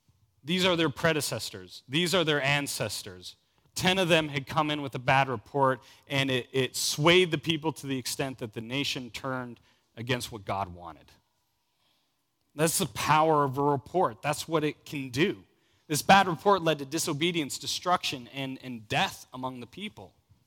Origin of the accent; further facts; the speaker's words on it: Alaska, United States; You see, I grew up in Alaska my whole life.